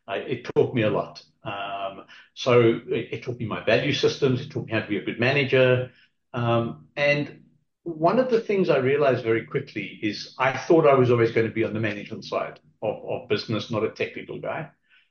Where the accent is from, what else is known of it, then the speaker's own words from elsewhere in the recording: South Africa; also born or lived in England; now in Ocala, United States; I was born in England but grew up in South Africa. I moved to America 7 years ago.